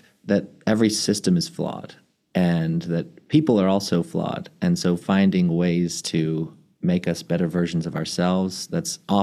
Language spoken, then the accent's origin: English; Maryland, United States; Maryland, my home state where I grew up, was the first in 2010.